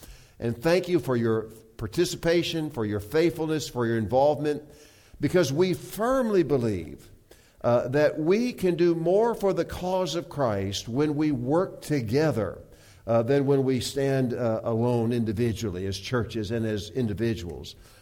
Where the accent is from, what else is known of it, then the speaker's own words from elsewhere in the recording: the South, United States; accent: Southern; you can tell from my accent that I'm from the South. And so I assumed that that meant going back to the Bible Belt.